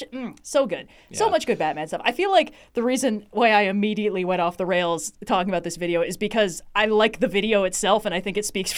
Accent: United States; We understand what it feels like to be like, yeah, I'm American, but mostly I'm from my city, you know?

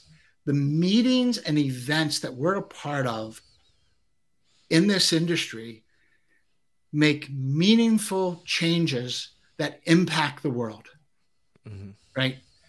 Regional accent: Ireland; I travel to places that as an Irishman, I probably wouldn't be let into

